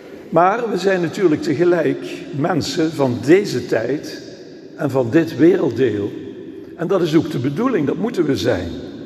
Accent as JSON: {"language": "Dutch", "country": "Netherlands", "said": "En zo kan het dat ik als Nederlander in 2022"}